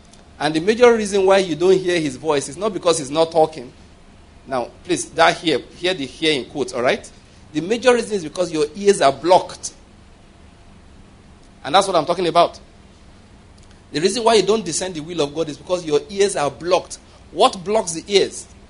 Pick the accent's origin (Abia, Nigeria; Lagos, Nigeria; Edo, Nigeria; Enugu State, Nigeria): Enugu State, Nigeria; I like him, but he's from Anambra State and I'm from Enugu State.